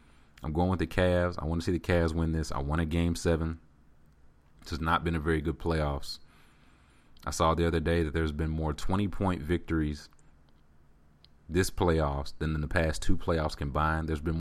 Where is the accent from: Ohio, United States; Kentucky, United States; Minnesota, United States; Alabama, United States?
Kentucky, United States; Lexington; and it started because he was from Kentucky and I was from Kentucky. That's pretty much all I needed. He was from Louisville, which is fine. We all have our flaws. Nobody's perfect. But I used to lie. Like, I'm not from Louisville. I'm from Lexington.